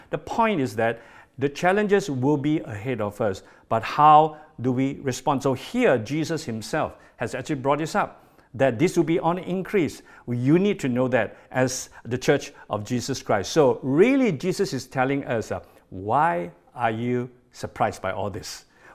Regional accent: Malaysia; We are not Malaysian by accident, but by a sovereign act of God, God has put us here in Malaysia for such a time as this.

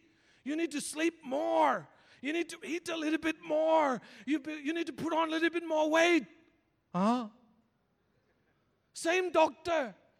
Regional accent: India; English is a second language; I'm Indian, you know.

